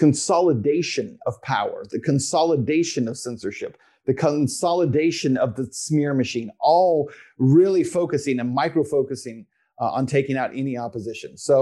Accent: El Paso, Texas, United States; I'm originally from El Paso, Texas. So for your viewers, Texas, right on the border with Mexico, and El Paso itself is the primary city.

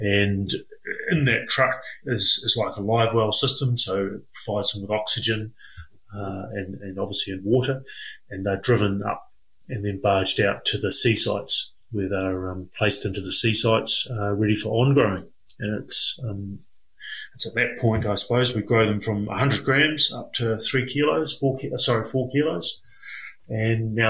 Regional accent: Chatham Islands, New Zealand; I was brought up on Rikuhu, so Chatham Islands, a small island, pretty much in the middle of the Pacific Ocean, actually, between New Zealand and Chile. And I was brought up there for the first 20 years of my life.

